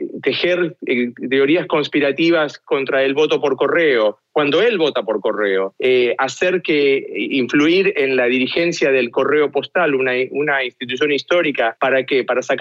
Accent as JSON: {"language": "Spanish", "country": "Argentina", "tie": "born or raised there", "said": "Yo soy argentino, nací en una dictadura militar, después crecí en otra y después finalmente en el 83 pudieron llegar a una democracia"}